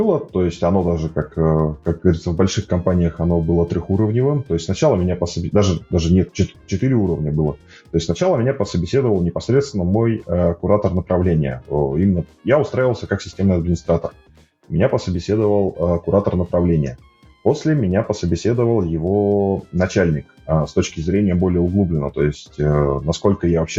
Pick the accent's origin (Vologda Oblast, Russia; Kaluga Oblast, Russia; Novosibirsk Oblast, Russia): Novosibirsk Oblast, Russia; Novosibirsk; Ну, я сам из Новосибирска летал в Питер